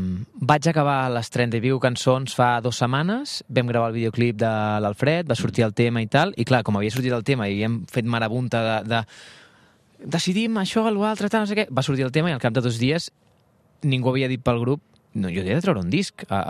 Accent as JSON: {"language": "Catalan", "town": "Terrassa", "region": "Catalonia", "country": "Spain", "said": "jo vinc de Terrassa, a Catalunya, i vinc a cantar alguna cançó en català, que ho sapigueu."}